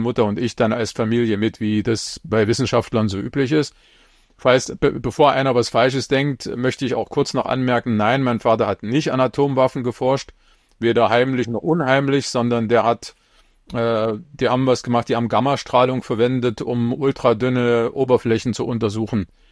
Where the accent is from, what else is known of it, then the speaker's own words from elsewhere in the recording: Leipzig, Saxony, Germany; born there; Ich bin in Leipzig geboren. 1969, auch schon eine ganze Weile her, habe dann dort eine Weile gelebt.